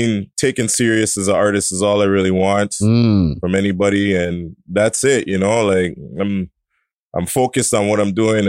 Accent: Toronto, Ontario, Canada; also born or lived in Mississauga; Yeah. I was born in Toronto, Etobicoke, grew up till I was in my teens, and then I moved to Mississauga.

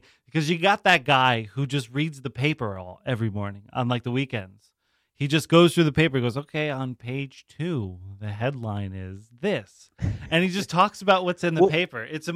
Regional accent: Queens, New York, United States; being a Queens girl and, you know, having Donald Trump growing up in Queens

